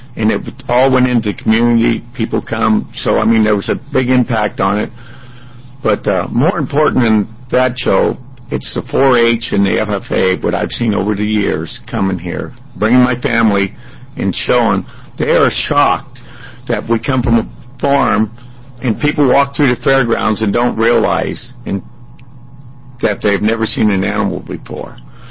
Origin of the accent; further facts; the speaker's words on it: Oregon, United States; from Tillamook County. I'm a former resident over there for the past 35 years.